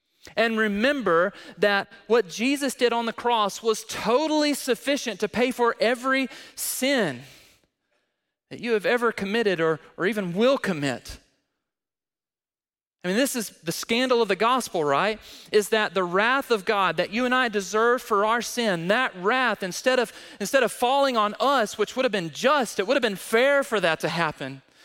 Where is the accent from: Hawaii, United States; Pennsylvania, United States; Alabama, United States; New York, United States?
Alabama, United States; moved away; also born or lived in Missouri; I know I'm from Alabama, as many of you know, and I would argue that Alabama is the new tornado alley.